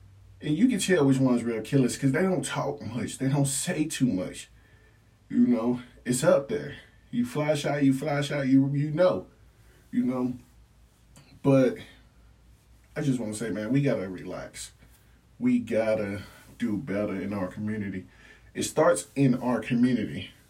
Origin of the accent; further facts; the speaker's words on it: Chicago, Illinois, United States; Listen, I grew up in Chicago, so I get it.